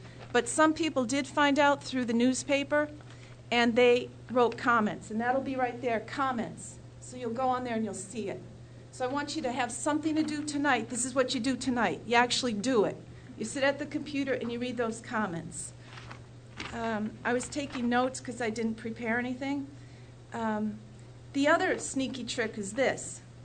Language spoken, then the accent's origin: English; Massachusetts, United States; I'm from the North Country and I'm also from Massachusetts. My property is up near the Canadian border.